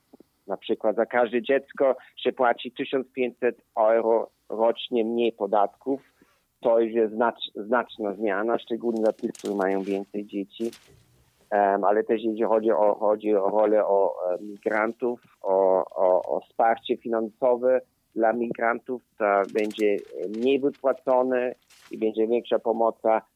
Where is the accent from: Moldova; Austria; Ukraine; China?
Austria; ja jak najbardziej osobiście to czuję jako Austriak polskiego pochodzenia